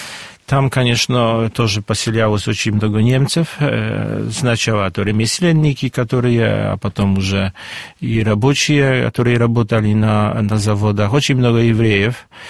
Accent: Warsaw, Masovian Voivodeship, Poland; also born or lived in Łódź; вспомнили мой родной город Лодзь. Хотя в очень молодом возрасте родители переселились в Варшаву.

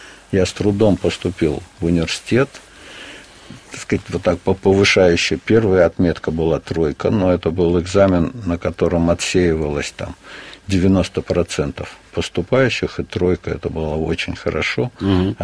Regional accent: Samarkand, Samarqand Region, Uzbekistan; я говорю на их родном языке, и что я из Самарканда

